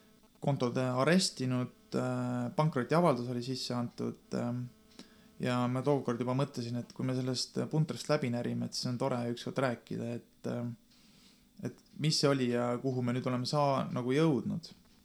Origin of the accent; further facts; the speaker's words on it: Koeru, Järva County, Estonia; Et ma olen Koerust siit naaber maakonnast Järvamalt pärit ja minu eriala tegelikult on piimatehnoloogia.